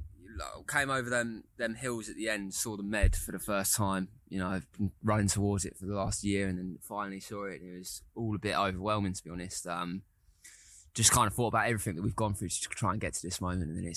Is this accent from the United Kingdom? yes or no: yes; United Kingdom; we, as British people, we just love to moan about the UK, like the weather shit, people shit, whatever.